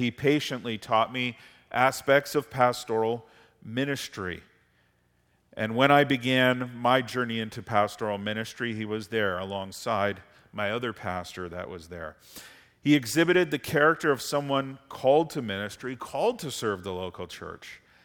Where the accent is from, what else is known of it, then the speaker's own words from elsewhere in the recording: Simcoe, Ontario, Canada; But growing up in Simcoe, at Emmanuel Bible Church, one of my pastors was named Raymond Thompson.